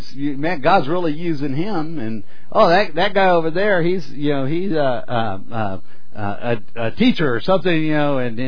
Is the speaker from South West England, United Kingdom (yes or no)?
no; Scotland, United Kingdom; being the Scotsman I am, right?